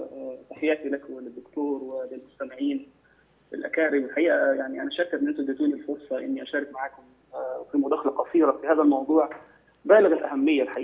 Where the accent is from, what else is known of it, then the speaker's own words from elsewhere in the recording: Egypt; إحنا عندنا في مصر